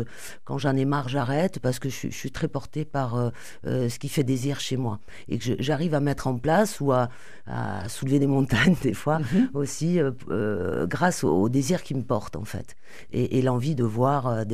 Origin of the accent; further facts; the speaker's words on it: Toulouse, Occitanie, France; moi j'ai grandi à Toulouse, hein. Je suis une Toulousaine, j'ai fait ma scolarité ici